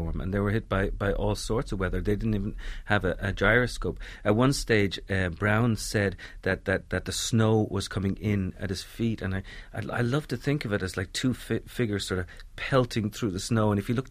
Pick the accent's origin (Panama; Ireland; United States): Ireland; Dublin, Leinster; I remember growing up in Dublin in the 1970s